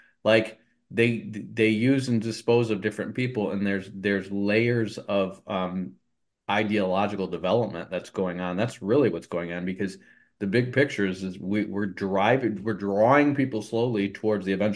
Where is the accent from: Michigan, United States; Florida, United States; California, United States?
Michigan, United States; Grand Rapids; so I grew up in Grand Rapids. There's a lot of Christian bookstores there